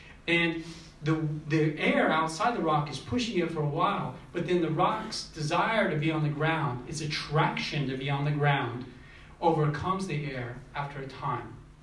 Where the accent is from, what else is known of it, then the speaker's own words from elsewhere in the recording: United States; now in Australia; And, you know, I come from the United States. You probably noticed from my accent.